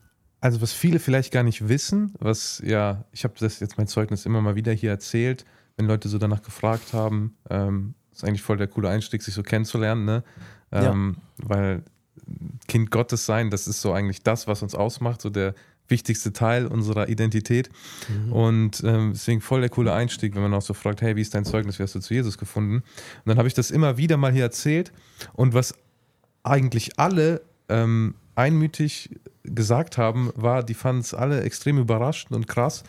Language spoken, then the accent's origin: German; Raunen, Rhineland-Palatinate, Germany; ich bin 22, ich komme aus Raunen.